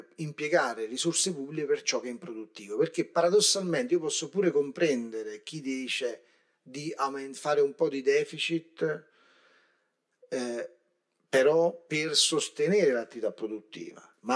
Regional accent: Avellino, Campania, Italy; Io sono di Avellino, dopo il terremoto di Irpinia, noi siamo un esperimento naturale

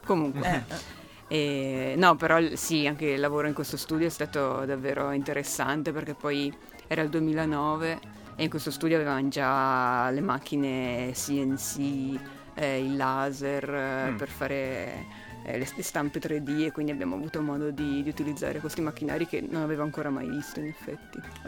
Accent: Viareggio, Tuscany, Italy; now in Turin, Italy; No, sono di Viareggio.

